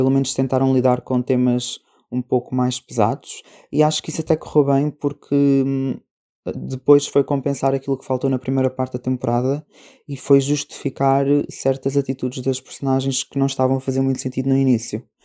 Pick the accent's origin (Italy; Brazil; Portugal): Portugal; nós, enquanto portugueses, encontrarmos uma personagem que fala a nossa língua